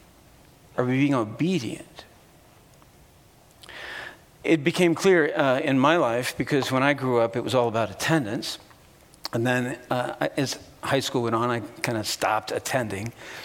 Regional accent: Indianapolis, Indiana, United States; I missed this when I was growing up in Indianapolis. I grew up in church world in Indianapolis.

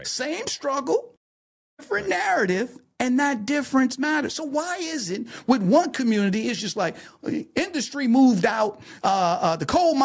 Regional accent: Detroit, Michigan, United States; I grew up in Detroit, Michigan, in the inner city, okay? Single-parent household.

